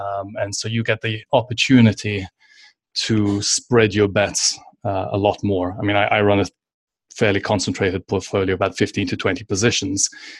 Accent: London, United Kingdom; also born or lived in Turks and Caicos; now in New York, United States; So I grew up in London. I spent most of my time until business school in London. And it was only after that that I first moved to the Turks and Caicos for about 5 years, and then around 2012, 2013, moved to New York.

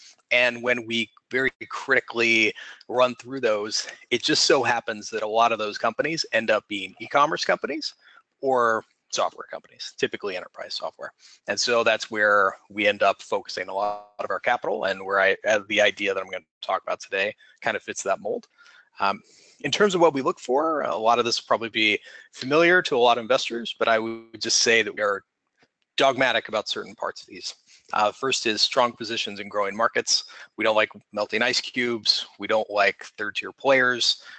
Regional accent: United States; now in Sydney, Australia; As you can tell from the accent, I'm an American, but I've been here in Sydney for about 5 years now

